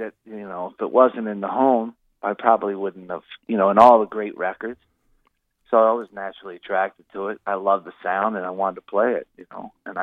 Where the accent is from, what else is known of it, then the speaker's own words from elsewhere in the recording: Philadelphia, Pennsylvania, United States; born there; And it was an ironic thing that I was born in Philly because my family is all from Niagara Falls, New York.